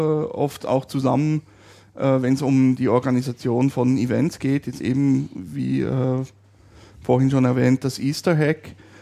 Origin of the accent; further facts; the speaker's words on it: Switzerland; Ach ja, gut, ich bin aus der Schweiz, da gibt es keine EV, weil da gründest du einfach einen Verein.